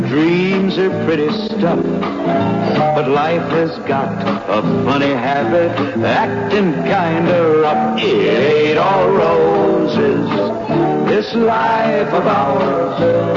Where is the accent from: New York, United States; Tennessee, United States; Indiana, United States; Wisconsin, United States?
New York, United States; Manhattan; I'm from Manhattan.